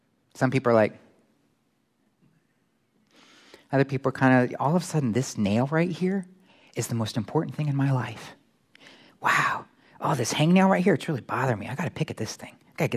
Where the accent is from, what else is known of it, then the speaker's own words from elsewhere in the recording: Florida, United States; So I'm from Florida. Florida, you know, you just know everybody.